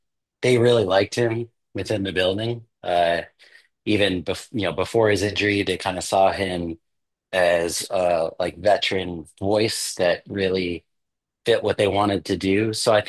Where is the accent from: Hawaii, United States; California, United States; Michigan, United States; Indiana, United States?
Michigan, United States; So I grew up in Michigan, Southeast Michigan, and my mom went to Eastern Michigan.